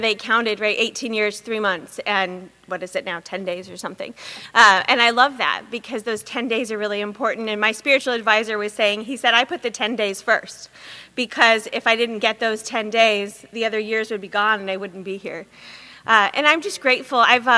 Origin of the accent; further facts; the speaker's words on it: Tennessee, United States; born there; also born or lived in Alabama / Arkansas; now in Los Angeles, United States; And so I was born in Tennessee, and then I lived in Alabama and Arkansas before I came here. And so just all the way through the South.